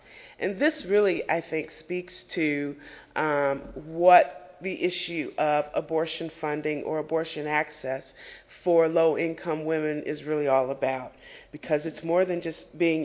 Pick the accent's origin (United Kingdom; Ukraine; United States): United States; Illinois; former Representative Henry Hyde from my home state of Illinois